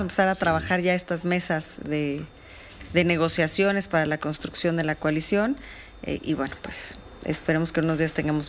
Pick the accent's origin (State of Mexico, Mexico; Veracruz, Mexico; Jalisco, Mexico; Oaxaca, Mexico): State of Mexico, Mexico; esta vez somos los priistas mexiquenses los que vamos a construir.